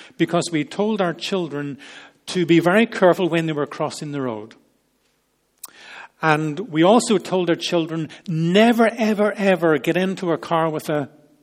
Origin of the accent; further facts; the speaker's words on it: United Kingdom; We wonder, as British people, if we had not feared what we had heard about Iraq, would our country have actually gone there?